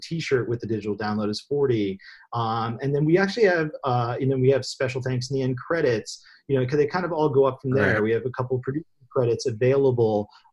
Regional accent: North Carolina, United States; I remember I grew up in North Carolina and I remember like waiting, like I'd have to wait like 2 months for the movie to come out.

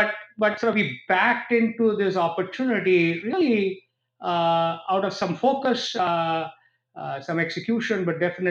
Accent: India; now in United States; I am your classic Indian-born confused Desis. Because I was born in India, I live in the U.S., I'm American of Indian heritage now. And you know, it's very obvious that I'm from India.

